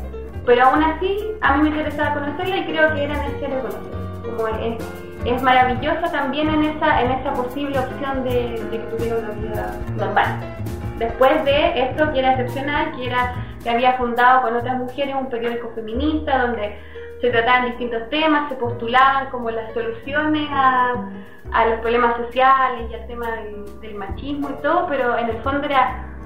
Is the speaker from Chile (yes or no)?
yes; Valparaíso, Chile; Valparaíso, que es la ciudad de donde yo vengo originalmente